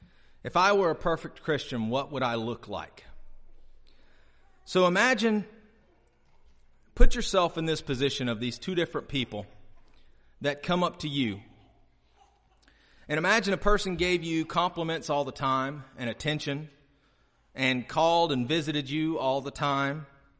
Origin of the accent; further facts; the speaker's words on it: Huntsville, Alabama, United States; I grew up mostly in Huntsville, Alabama, around that area.